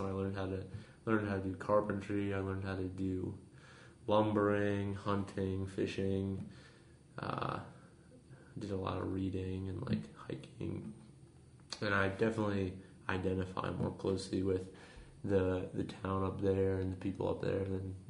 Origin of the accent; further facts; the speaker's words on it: Rio, Wisconsin, United States; also born or lived in Madison; I grew up, I was born in Madison. But then I like went to elementary school until I was about like 10 or 11 in Ryle, Wisconsin, which is in Columbia County. It's a town of about 900 people, super rural.